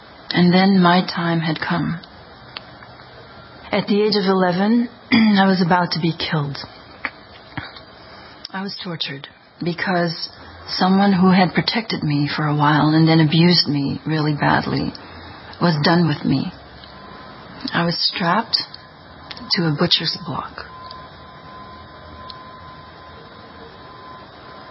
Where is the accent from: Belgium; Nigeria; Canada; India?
Belgium; I was raised in Belgium